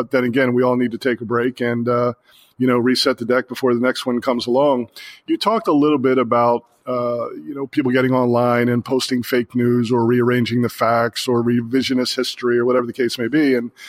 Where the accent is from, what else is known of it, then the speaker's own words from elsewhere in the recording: Baltimore, Maryland, United States; when I travel around the country and I say, oh, I'm from Baltimore, people go, man, are you kidding?